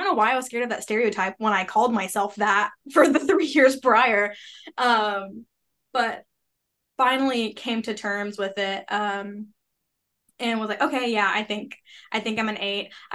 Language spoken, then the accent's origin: English; Shreveport, Louisiana, United States; I grew up in Shreveport, Louisiana